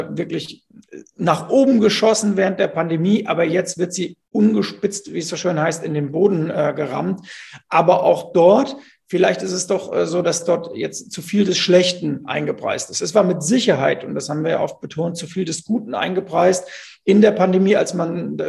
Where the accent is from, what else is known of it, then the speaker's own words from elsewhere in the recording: Bingen am Rhein, Rhineland-Palatinate, Germany; ich komme ja aus Bingen am Rhein